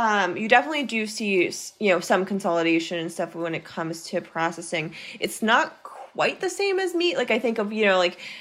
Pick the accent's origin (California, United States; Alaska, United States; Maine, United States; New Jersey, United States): Maine, United States; I grew up in Maine. Lobster is a huge fishery there.